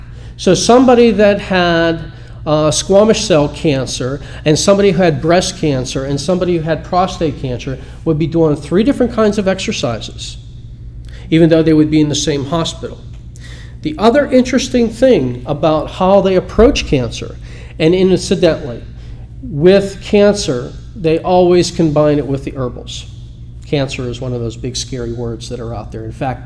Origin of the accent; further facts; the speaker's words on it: Pittsburgh, Pennsylvania, United States; they're actually doing this in my hometown in Pittsburgh right now.